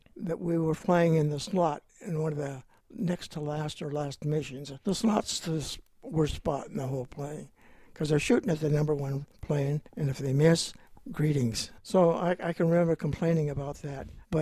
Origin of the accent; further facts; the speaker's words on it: Grants Pass, Oregon, United States; I grew up in Grants Pass.